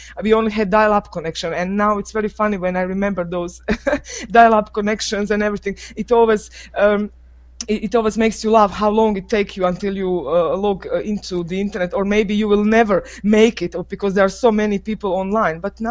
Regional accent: Croatia; I'm from Croatia

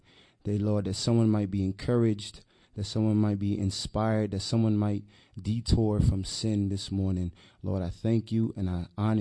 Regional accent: New York City, New York, United States; first language Spanish; English is a second language; first say I'm originally from the Bronx, New York, Yankees. By way of Latin America, my mother's from Colombia and my father's from Cuba, hence

